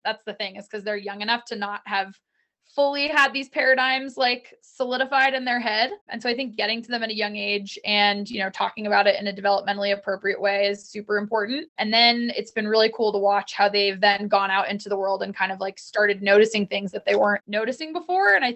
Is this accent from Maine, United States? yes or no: yes; Maine, United States; growing up in Maine, like we never talked about it at my house.